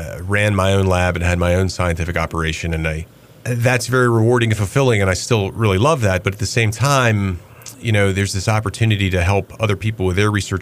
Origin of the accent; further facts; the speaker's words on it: Greensboro, North Carolina, United States; I am a local product. I grew up in Greensboro, where I had an undistinguished high school career.